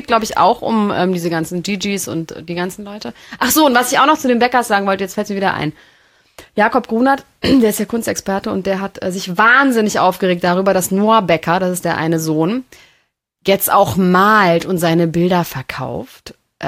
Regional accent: Rödelheim, Hesse, Germany; Rödelheim. Ich komme aus Rödelheim.

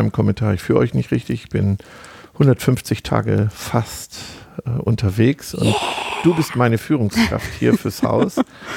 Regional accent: North Rhine-Westphalia, Germany; wir kommen ja aus Ostwestfalen

